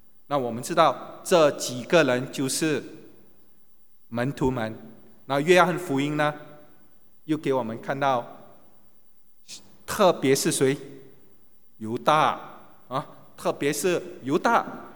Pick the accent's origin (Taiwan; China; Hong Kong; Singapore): Singapore; 他说两万四，新币，他说是我们新加坡人平均的薪金2000块一个月